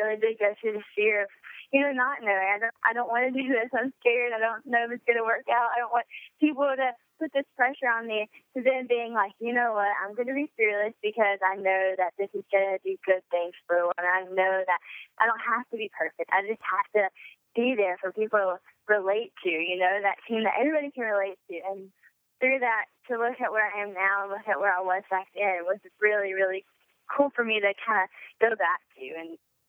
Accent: Louisiana, United States; whenever I was just growing up in Louisiana, living my everyday life.

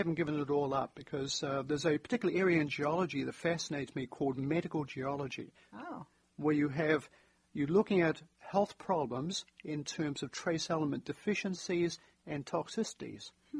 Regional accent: New Zealand; Yes, because I'm from New Zealand where you have a lot of geothermal activity.

